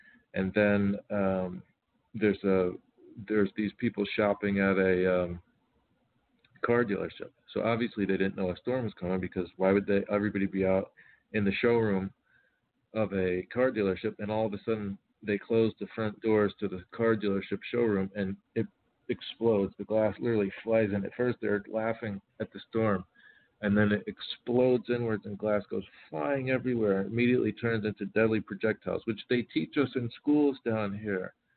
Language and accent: English; Miami, Florida, United States; born there; because I was born in Miami, but it's kind of a cesspit.